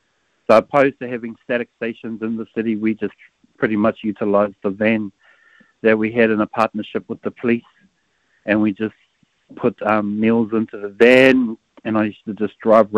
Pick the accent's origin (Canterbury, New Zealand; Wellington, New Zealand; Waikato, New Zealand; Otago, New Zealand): Waikato, New Zealand; Port Waikato; So yeah, I hail from the centre of the universe, Port Waikato